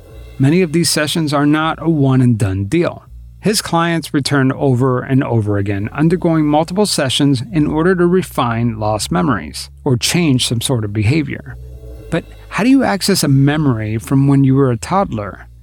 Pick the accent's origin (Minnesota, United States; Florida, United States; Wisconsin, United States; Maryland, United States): Florida, United States; Miami; I grew up in Miami